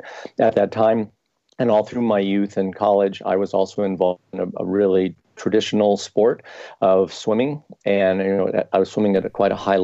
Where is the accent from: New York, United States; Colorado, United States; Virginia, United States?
Colorado, United States; Boulder; But my background was, as Emily said, growing up in Boulder, Colorado in the 60s, which was a fairly rebellious time.